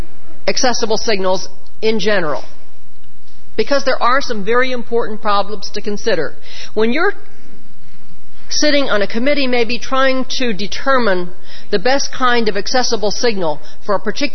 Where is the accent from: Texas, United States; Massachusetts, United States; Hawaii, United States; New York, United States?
Massachusetts, United States; Massachusetts being a leading example, and I come from Massachusetts